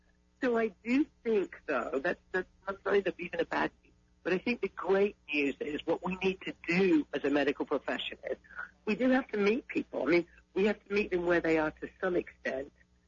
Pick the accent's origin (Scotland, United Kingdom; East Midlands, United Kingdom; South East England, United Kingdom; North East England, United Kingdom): East Midlands, United Kingdom; Northampton; now in Texas, United States; A town called Northampton, which is not very glamorous, about 80 miles north of London. But being in Texas for 32 years, so you can hear that little bit of a twang.